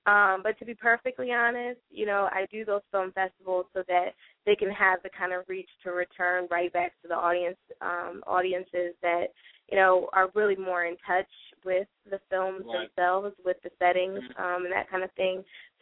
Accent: New Jersey, United States; And, you know, I'm from New Jersey. I'm from the state that invented Megan's Law

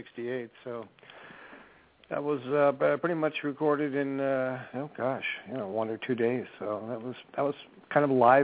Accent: Beverly Hills, California, United States; I grew up in Beverly Hills, California. Went to Beverly Hills High School, 90210, but there was no zip code then.

